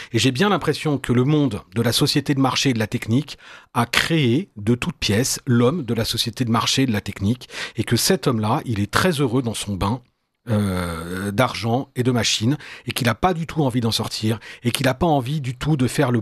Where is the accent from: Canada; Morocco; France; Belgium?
France; Normandy; moi je suis normand